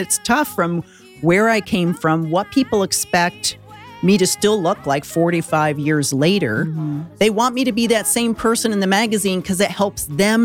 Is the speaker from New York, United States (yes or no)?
yes; Buffalo, New York, United States; Outside of Buffalo.